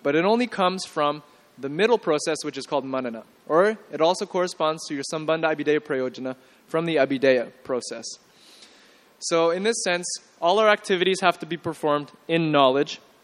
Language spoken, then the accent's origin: English; Canada; But, I'm from Canada. I never heard of a rasgulla.